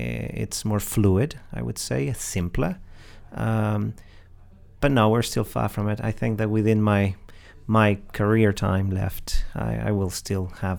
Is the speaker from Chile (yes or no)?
yes; Chile; accent: hybrid; English is a second language; I'm from Chile, but the accent, well, yeah, it's a hybrid. Yeah. It's a hybrid. Yeah, I got teachers that taught me English, or they tried to at least, and they were from Great Britain, and so I guess that's stuck.